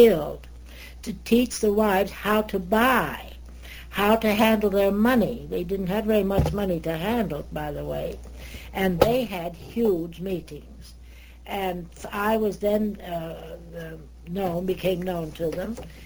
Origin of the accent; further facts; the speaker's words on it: United States; accent: American; they were just fascinated with my American voice and my bad accent.